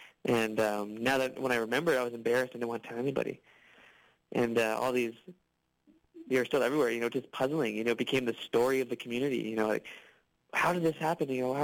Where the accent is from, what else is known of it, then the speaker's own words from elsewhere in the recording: Fishing Lake Metis Settlement, Alberta, Canada; I'm from the Fishing Lake Métis Settlement. It is protected land that we negotiated with the province in the province of Alberta. It's the only protected Métis land in the country, actually.